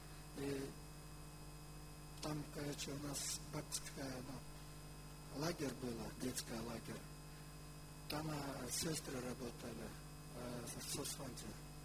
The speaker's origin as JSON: {"language": "Russian", "country": "Kyrgyzstan", "said": "я сам из Кыргызстана. Там я покаялся в баптистской церкви, это в 2001 году."}